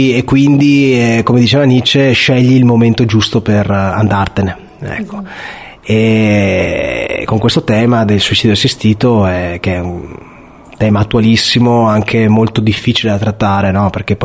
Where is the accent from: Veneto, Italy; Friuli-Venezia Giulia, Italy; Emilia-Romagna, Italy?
Veneto, Italy; Vicenza; io sono di Vicenza, quindi sono nato e cresciuto nella nebbia.